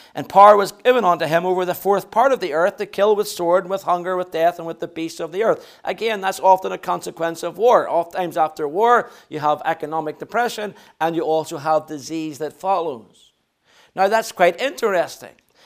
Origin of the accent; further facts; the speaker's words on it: Belfast, Northern Ireland, United Kingdom; You know, I come from Northern Ireland, and our city in Belfast